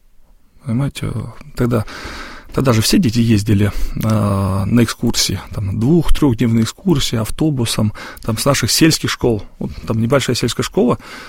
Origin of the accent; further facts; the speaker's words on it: Russia; Я вырос на Ловоте, да, это такой путь из Варяг-Греки, да? Такой древнеславянский торговый путь